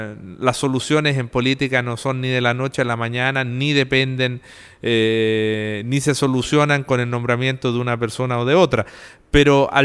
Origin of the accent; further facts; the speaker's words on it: Italy; en lo que nos toca a nosotros como italianos en el exterior